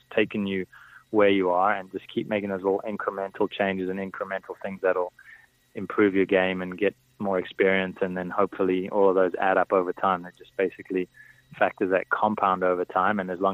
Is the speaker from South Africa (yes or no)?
yes; South Africa; born or raised there